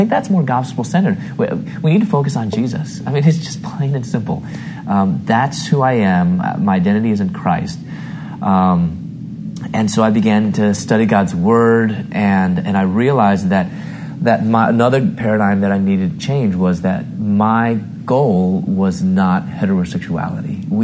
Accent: Chicago, Illinois, United States; moved away as an adult; now in Louisville, United States; I'm from Chicago. I moved to Louisville, Kentucky. I was pursuing my doctorate in dentistry.

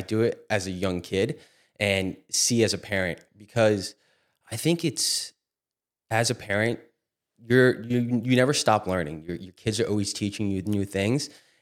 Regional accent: Hillsborough, New Jersey, United States; So I grew up in Central Jersey. A lot of people say it's not a thing, but I grew up right near Princeton, right near Rutgers, a town called Hillsborough. And I lived there my whole life.

